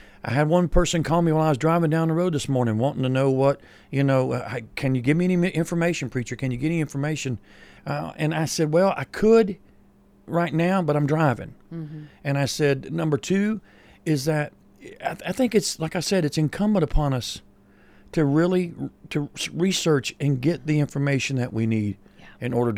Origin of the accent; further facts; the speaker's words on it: United States; because that's the beauty of being an American.